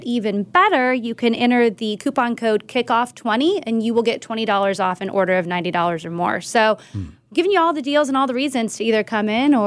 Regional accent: San Diego, California, United States; I'm from San Diego originally, born and raised.

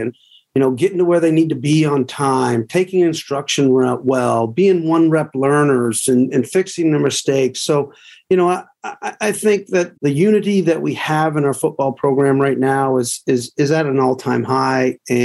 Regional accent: Vermont, United States; I'm from Northern Vermont. My parents have a beautiful property in Northern Vermont

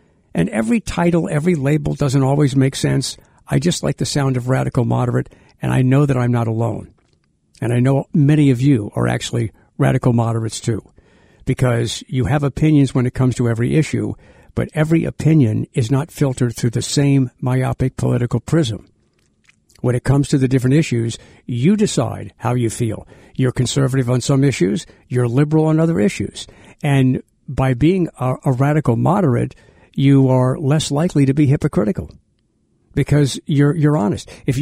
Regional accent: Metairie, Louisiana, United States; also born or lived in New Orleans; I was born in New Orleans, and then my parents moved out to Metairie because it was more affordable.

